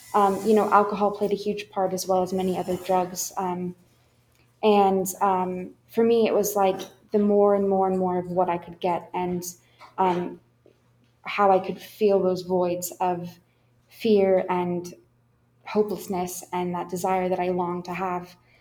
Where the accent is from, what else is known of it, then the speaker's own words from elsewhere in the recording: Seattle, Washington, United States; I was born in Eastern Washington. We moved over to the Seattle area when I was, I think, about six.